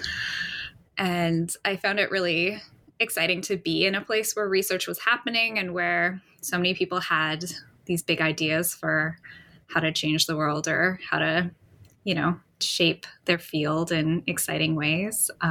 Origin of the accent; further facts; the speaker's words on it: Vancouver, British Columbia, Canada; Muskeg Lake Cree Nation, which is based in Treaty 6 territory in Saskatchewan. But I was born and raised in Vancouver.